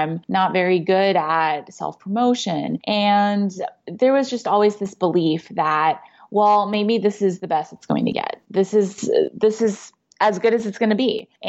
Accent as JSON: {"language": "English", "region": "Texas", "country": "United States", "tie": "born or raised there", "said": "So I was raised in Texas. So I guess more than anything, I consider myself at the core a Texan. But my parents were or are Asian or Asian immigrants."}